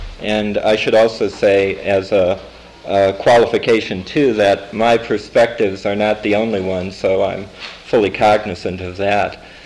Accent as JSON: {"language": "English", "town": "New York City", "region": "New York", "country": "United States", "said": "And being a New Yorker, as you can imagine, this is quite an unusual experience for me."}